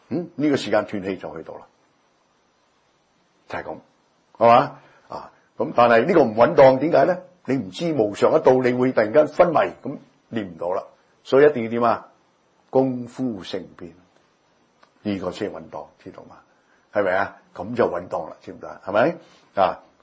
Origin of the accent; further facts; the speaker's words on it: Guangdong, China; 啊，我哋廣東人講，你阻住個地球轉